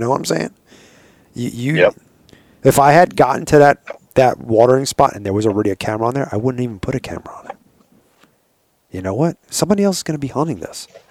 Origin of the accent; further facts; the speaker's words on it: New York, United States; now in Arizona, United States; I know back east, because I'm from New York, man.